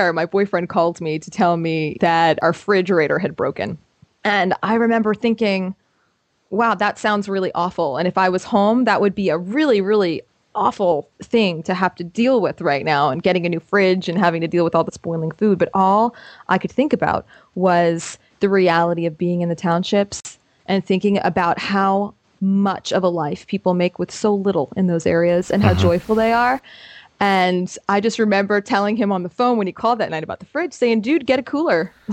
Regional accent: Florida, United States; That's good, because I'm from Florida originally, so this one's tough for me, because close to home is almost always when we're on the beach.

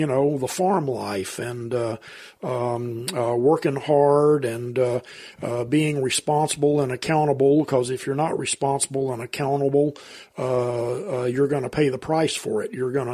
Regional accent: Shreveport, Louisiana, United States; In North Louisiana. My parents lived in Shreveport, and I grew up in Shreveport.

